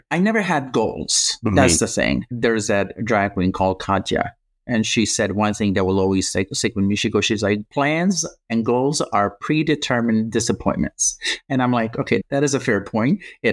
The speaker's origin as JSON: {"language": "English", "country": "Croatia", "tie": "born or raised there", "said": "like I grew up in Croatia."}